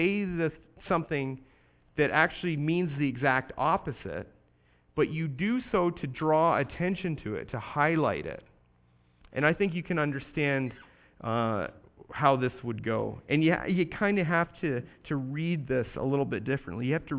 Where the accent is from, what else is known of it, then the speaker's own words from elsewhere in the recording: Canada; I'm coming there from Canada.